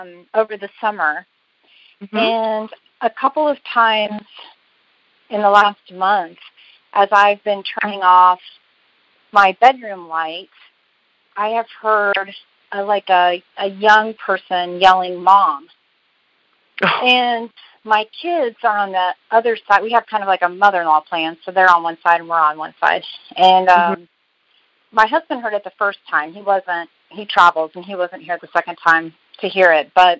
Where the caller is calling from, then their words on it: Oklahoma City, Oklahoma, United States; I'm calling from Oklahoma City.